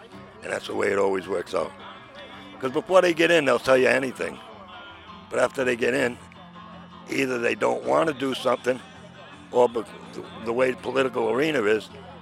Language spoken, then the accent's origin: English; United States; Well, I'm an American. There's no better reason than that.